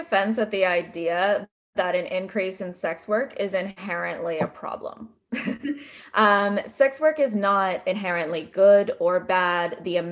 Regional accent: United States; now in New Zealand; So I'm a US citizen born and raised in the States, but I currently live in New Zealand

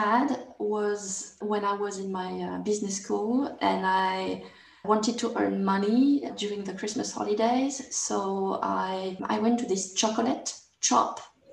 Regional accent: France; I grew up in France, but I grew up in several places in France because my father was a colonel in Radio Corps, a military officer.

